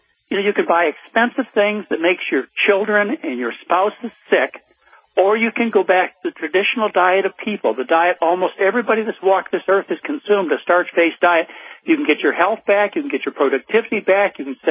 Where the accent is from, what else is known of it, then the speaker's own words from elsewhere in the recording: Midwest, United States; I was from the Midwest, and I was raised on mashed potatoes.